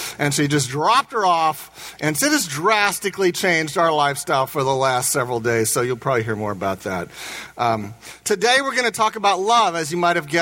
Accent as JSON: {"language": "English", "region": "Indiana", "country": "United States", "said": "I'm from Indiana, so bear with me"}